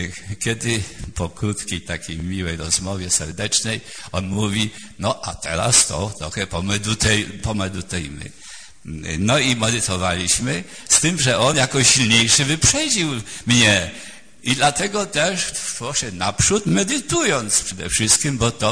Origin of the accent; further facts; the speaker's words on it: Warsaw, Masovian Voivodeship, Poland; ja z Warszawy, a on tam prawie w Krakowie